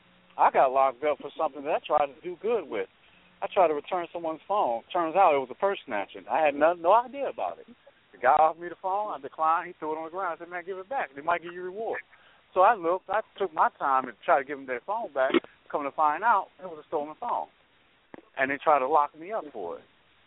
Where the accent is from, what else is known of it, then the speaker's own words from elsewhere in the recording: Virginia, United States; You know, I'm from Virginia, so you got, you know, the good old white boy cops and stuff like that.